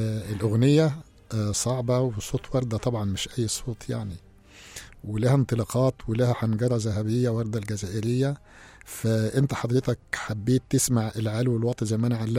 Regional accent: Egypt; لأن بحوالي 500 جنيه عندنا في مصر هنا يعني

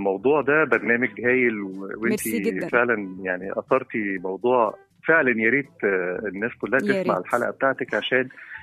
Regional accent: Egypt; زي عندنا في مصر ويخش الكلية قد يفشل.

